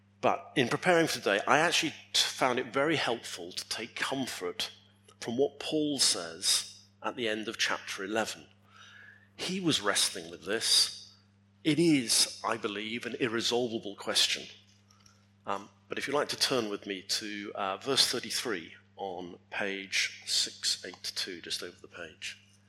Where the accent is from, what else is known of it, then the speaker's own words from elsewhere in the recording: York, Yorkshire and the Humber, United Kingdom; I was brought up in York, and the year 1190 is etched into my memory from local history lessons.